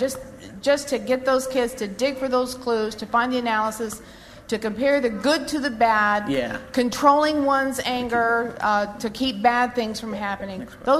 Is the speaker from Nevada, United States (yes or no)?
yes; Las Vegas, Nevada, United States; from Las Vegas.